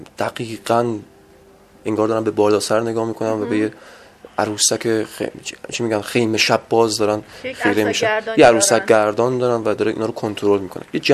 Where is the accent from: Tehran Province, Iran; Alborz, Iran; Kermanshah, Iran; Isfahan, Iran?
Kermanshah, Iran; با اینکه خودم کرمانشاهی هستم